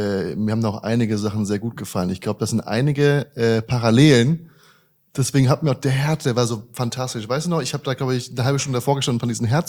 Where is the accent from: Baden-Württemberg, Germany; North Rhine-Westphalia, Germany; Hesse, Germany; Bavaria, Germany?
Hesse, Germany; In Deutschland. Ich bin aus der Region Frankfurt, Darmstadt.